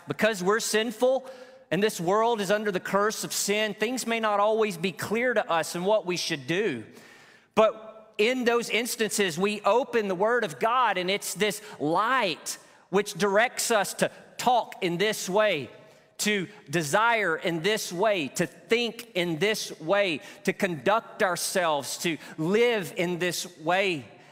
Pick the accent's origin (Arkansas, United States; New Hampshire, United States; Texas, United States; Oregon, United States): Arkansas, United States; Most of you are aware I grew up in Northeast Arkansas, out in the country.